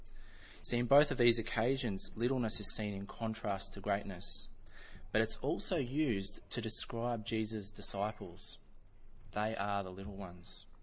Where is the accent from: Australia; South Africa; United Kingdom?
Australia; I don't say it with a yurt because I'm Australian.